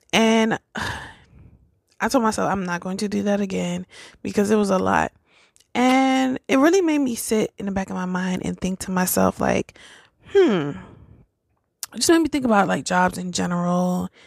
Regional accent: United States; born there; I'm Caribbean and I was born in America

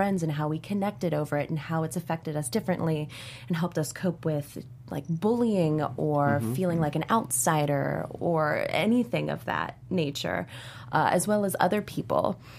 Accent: Ohio, United States; And so I was a girl from Ohio, and I was like, man, this girl's so much like me

